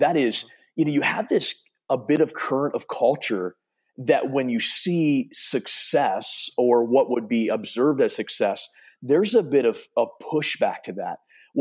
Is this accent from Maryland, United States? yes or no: yes; Maryland, United States; moved away as an adult; now in Ohio, United States; And I led in my hometown in Maryland and now here in Ohio.